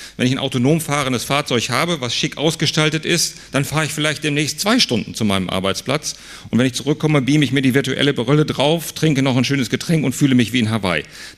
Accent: North Rhine-Westphalia, Germany; ich komme aus Nordrhein-Westfalen

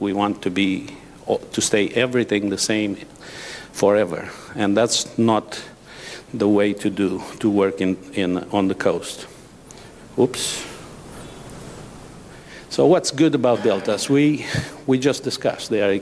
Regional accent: Romania; now in United States; I'm originally from Romania, working in the United States for now 28 years.

